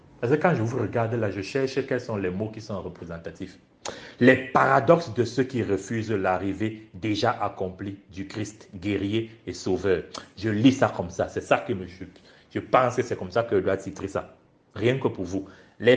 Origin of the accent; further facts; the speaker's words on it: Cameroon; Vous pensez que j'ai grandi au Cameroun. Je me revendique en première nationalité le Cameroun.